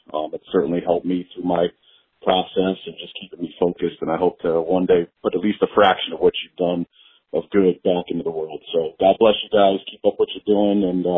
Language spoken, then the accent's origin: English; Connecticut, United States; I'm from Connecticut.